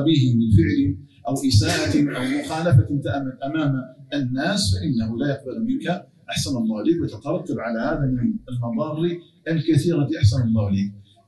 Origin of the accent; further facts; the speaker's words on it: Algeria; أن يجعل بلدنا الجزائر آمنا مطمئنا